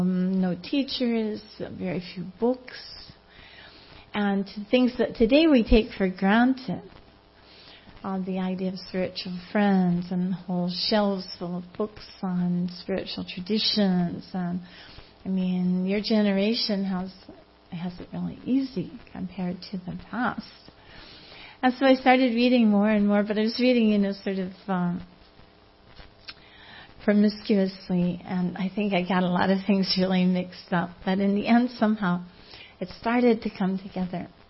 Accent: Malibu, California, United States; I grew up in Malibu, and the nearest public library was Santa Monica

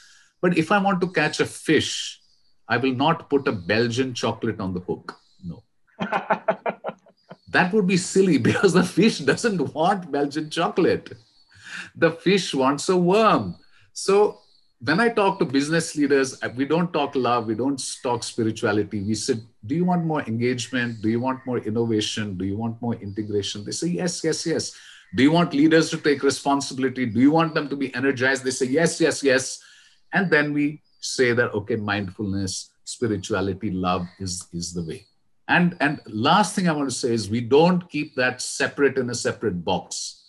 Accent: Srinagar, Jammu and Kashmir, India; as a young boy growing up in Kashmir, in Srinagar.

